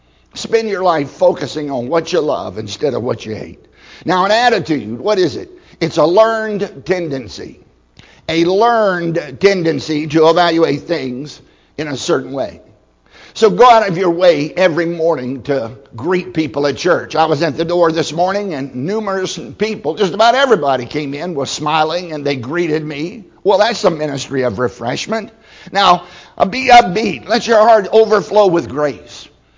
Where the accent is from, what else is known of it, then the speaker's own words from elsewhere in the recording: Virginia, United States; I grew up in Southside, Virginia. My parents grew enough Irish potatoes to feed the entire county.